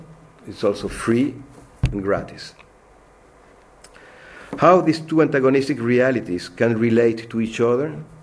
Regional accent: Paris, Île-de-France, France; English is a second language; I come from France, from Paris.

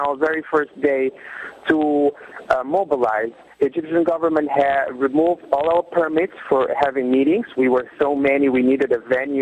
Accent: Portugal; I'm from Portugal. I grew up in the struggle. My family has a connection to Palestine

